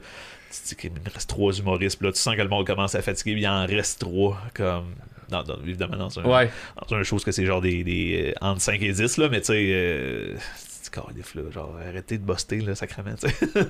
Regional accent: L'Ange-Gardien, Quebec, Canada; Non, sinon, ben, je viens de Québec, en fait, plus précisément de l'Ange-Gardien. Donc, sur la côte de Beaupré.

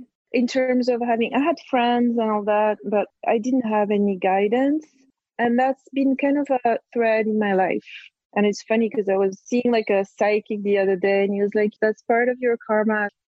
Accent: Corsica, France; English is a second language; And also, I come from Corsica, and it's a very Italian culture where people want to look beautiful.

